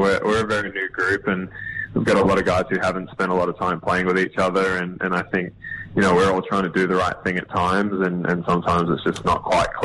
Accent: Brisbane, Queensland, Australia; also born or lived in Alice Springs; after my brother was born, I was three. Dad took a job with Basketball Queensland, so we moved to Brisbane after that, and that's when I grew up in Brisbane.

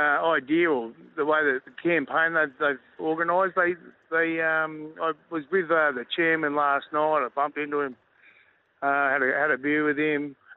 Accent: Narrabeen, New South Wales, Australia; Yeah, but I don't know where they get Tamworth from because I'm from Narrabeen.

